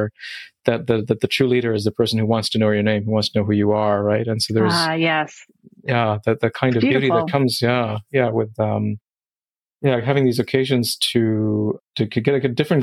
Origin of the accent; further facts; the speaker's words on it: Oman; You know, I grew up in the Middle East. I grew up in mostly in Oman